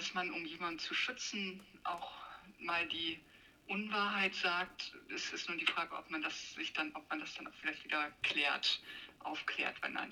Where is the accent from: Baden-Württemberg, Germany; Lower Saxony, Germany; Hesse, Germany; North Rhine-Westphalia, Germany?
Lower Saxony, Germany; Norderney; also born or lived in Leer; Ich bin ja auf Norderney aufgewachsen und auch eben dann hier in Leer, und liebe einfach die Weite und den weiten Horizont